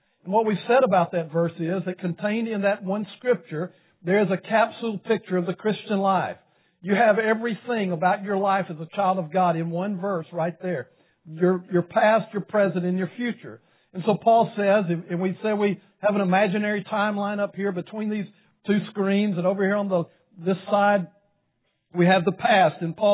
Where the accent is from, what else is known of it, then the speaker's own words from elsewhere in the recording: Alabama, United States; It's always good to come back to Alabama. I grew up in Alabama